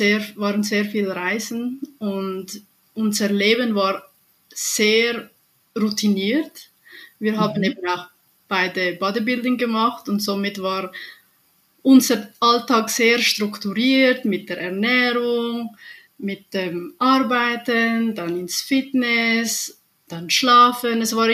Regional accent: Switzerland; Ich komme aus der Schweiz.

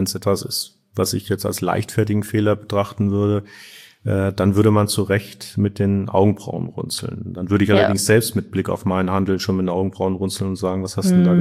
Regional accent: Baden-Württemberg, Germany; born there

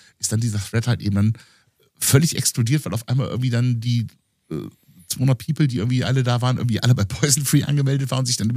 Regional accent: Aachen, North Rhine-Westphalia, Germany; ich komme aus Aachen

